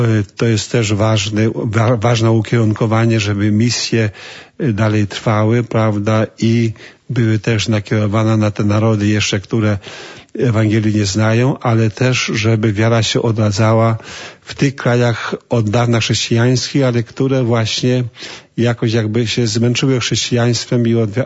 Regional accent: Hucisko, Subcarpathian Voivodeship, Poland; ja pochodzę z diecezji archidiecezji przemyskiej, więc także przy okazji pozdrawiam moją rodzinną miejscowość Hucisko, parafię Leżańsk, to jest też parafia Maryjna.

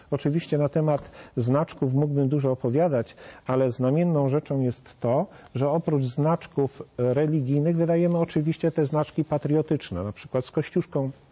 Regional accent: Katowice, Silesian Voivodeship, Poland; ja jestem z Katowic, dlatego też łatwiej mi o tym opowiadać.

